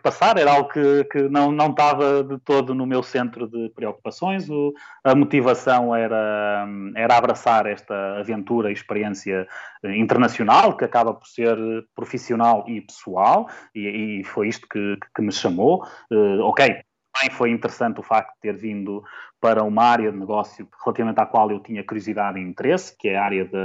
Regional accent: Portugal; moved away; como bom português, trouxe muitas malas, trouxe tudo, poderia trazer de Portugal

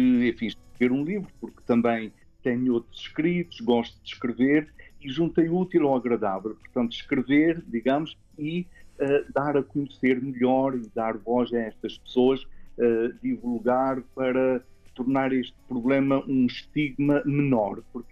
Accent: Azores, Portugal; now in Lisbon, Portugal; Sou da ilha de São Miguel, uhum. Vivo em Lisboa já há mais de 40 anos, mas como vê e os nossos ouvintes também ouvem, a pronúncia ainda é um bocadinho carregada.

